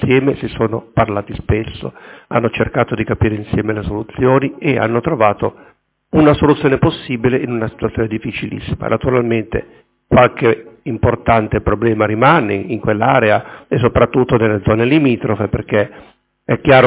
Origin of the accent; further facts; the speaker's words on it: Genoa, Liguria, Italy; io sono di Sestri Ponente e conosco meglio altre zone della città